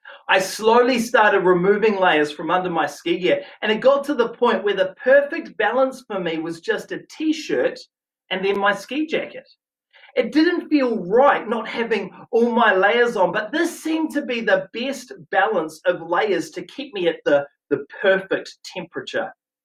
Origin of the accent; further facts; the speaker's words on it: Whangarei, Northland, New Zealand; born there; I was born in Whangarei, for goodness sake. I grew up with, you know, beach holidays, boats, fishing, kayaking, water skiing, wakeboarding.